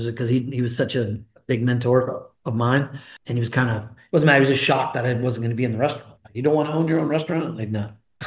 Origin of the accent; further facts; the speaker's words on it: California, United States; It was just too cold and rainy for this California kid. I'm native Californian, born and raised.